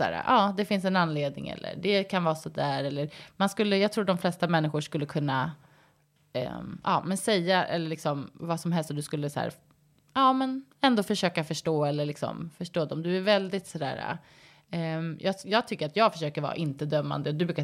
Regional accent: Stockholm, Stockholm County, Sweden; jag kommer från Stockholm. Jag är uppvuxen här. Har ju bott hela mitt liv nästan i samma område, förutom då de 6 åren som jag bodde i USA med dig.

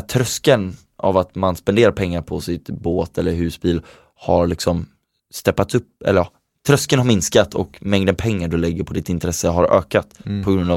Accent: Sweden

